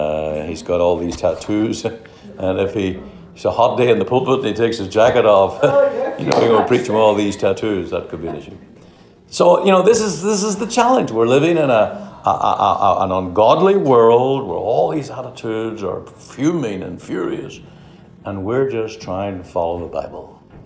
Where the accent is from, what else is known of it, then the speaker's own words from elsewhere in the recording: Canada; But then, of course, we're Canadian and there's Americans who really don't want to be British.